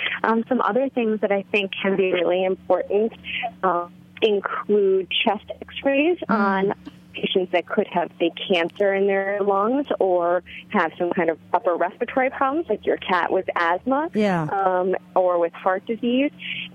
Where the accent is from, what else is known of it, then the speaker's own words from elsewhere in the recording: New York, United States; But I'm a New Yorker at heart, and I grew up here, so I have to say I get my people.